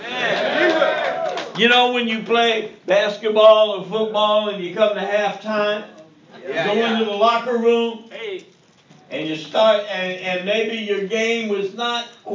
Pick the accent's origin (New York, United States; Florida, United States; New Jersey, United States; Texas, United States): New Jersey, United States; Now, it's kind of crazy because I'm not from New Orleans. I'm from New Jersey.